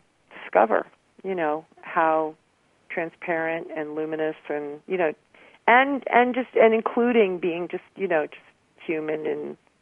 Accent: Garden City, New York, United States; I grew up in Garden City, Long Island. Which you know where that is, and had a really nice, sort of waspy, upper middle class family.

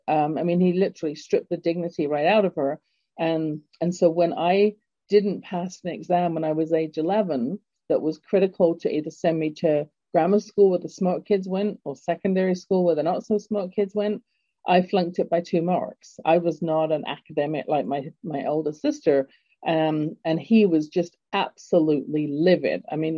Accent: England, United Kingdom; but growing up in England, excuse me, my father came back from World War II with a bullet in Dunkirk.

